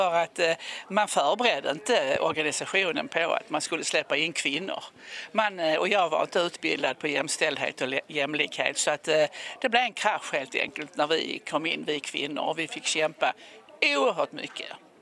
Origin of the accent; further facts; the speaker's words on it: Borby, Skåne, Sweden; jag beskrev ju min uppväxt i den här lilla byn Borby på Österlen där jag växte upp.